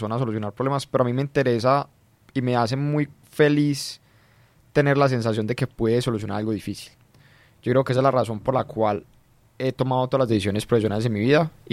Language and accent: Spanish; Medellín, Antioquia, Colombia; Yo soy de acá de Medellín, de toda la vida, básicamente.